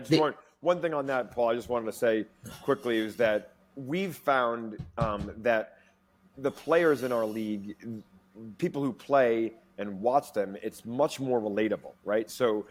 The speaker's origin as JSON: {"language": "English", "region": "New York", "country": "United States", "lives_now": "Connecticut, United States", "said": "I for sure am an East Coaster. I'm a New Yorker. And it's funny because I've lived in Connecticut now 15 years. So whenever I say, oh, I'm from New York"}